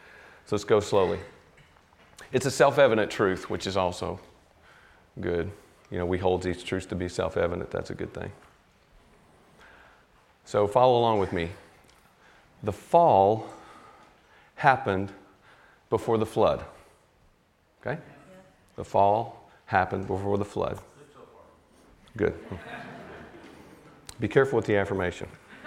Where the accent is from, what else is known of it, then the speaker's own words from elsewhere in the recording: Nashville, Tennessee, United States; I mean, I grew up in Nashville around great musicians, but I never really fit into that group